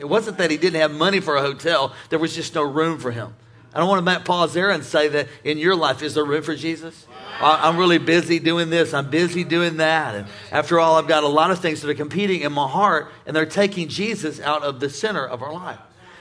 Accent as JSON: {"language": "English", "town": "St. Louis", "region": "Missouri", "country": "United States", "said": "Of course, I'm from St. Louis, so we know 70% of our church in St. Louis is Catholic and Lutheran."}